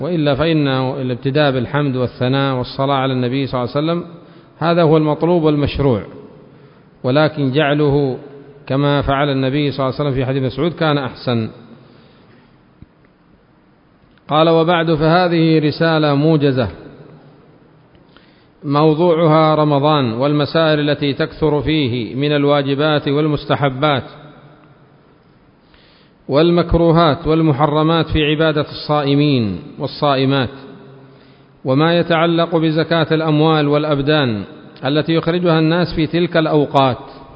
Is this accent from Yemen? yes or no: yes; Yemen; مثلا عندنا في اليمن بعض الناس خارج اليمن نحن نحسن بهم الظن وندعو لهم